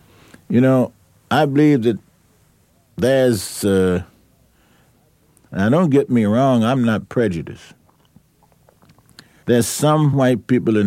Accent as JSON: {"language": "English", "town": "Charlotte", "region": "North Carolina", "country": "United States", "tie": "born or raised there"}